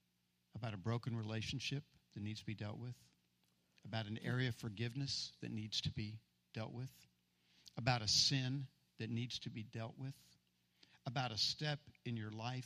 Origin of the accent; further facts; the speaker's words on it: Virginia, United States; I remember I grew up in Northern Virginia and we had a lot more snow then than what we experience now